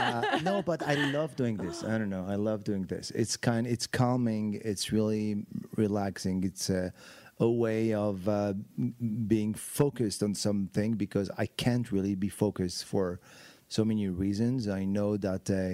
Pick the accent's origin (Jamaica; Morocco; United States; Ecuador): Morocco; I grew up in Morocco. I wanted to be a jazz musician.